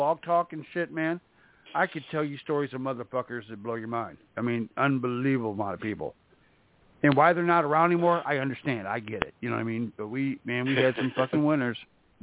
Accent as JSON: {"language": "English", "region": "the Ozarks", "country": "United States", "said": "well, I'm from the Ozarks. I'm down here towards Arkansas."}